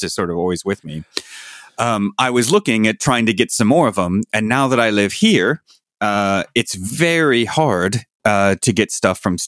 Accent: Indiana, United States; also born or lived in California; I grew up in Southern Indiana and lived in California for a long time.

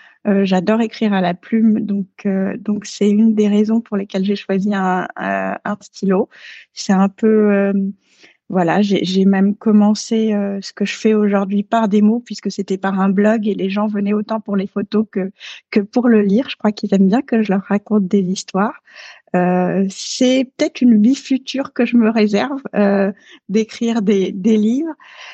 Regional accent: Dakar, Senegal; also born or lived in Paris, France / Neuilly-sur-Seine, France; Alors j'ai grandi à Dakar. Bon, je suis née à Paris. Mes premières années étaient à Neuilly-sur-Seine, mais j'ai grandi à Dakar. Dakar, donc au Sénégal.

